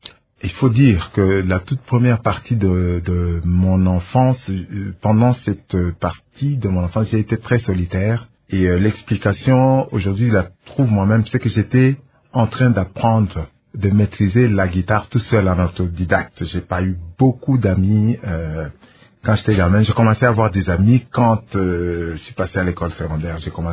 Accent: Kolwezi, Lualaba, DR Congo; also born or lived in Likasi; Donc, je suis né à Likasi, mais j'ai grandi une bonne partie de mon enfance, je l'ai passé à Kolwezi.

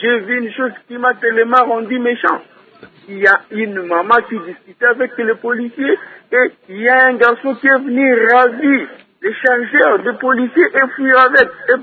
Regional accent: DR Congo; nous sommes tellement conscients parce que nous sommes Congolais

